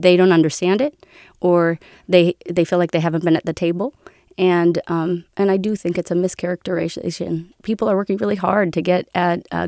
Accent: California, United States; I'm from Northern California, and we did move around a lot.

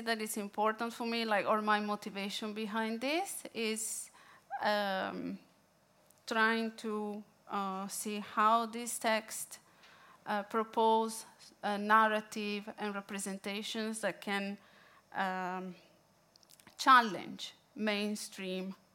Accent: Italy; moved away; I am an immigrant myself. I've been here for 5 years, and I am from Italy

